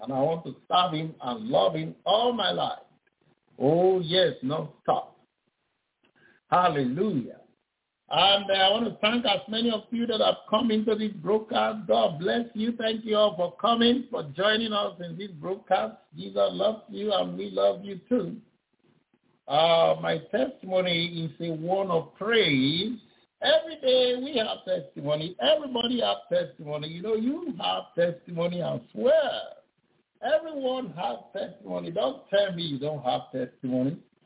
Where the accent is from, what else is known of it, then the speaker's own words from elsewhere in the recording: Ibadan, Oyo, Nigeria; born there; Actually, I was born in October 9, 1958, in Abioyo Hospital, Ibadan, Nigeria.